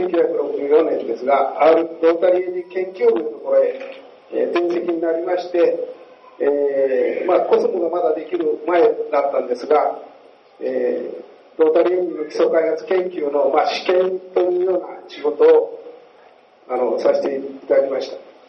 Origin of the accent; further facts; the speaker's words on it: Hiroshima, Japan; 広島生まれの広島育ち、71歳です。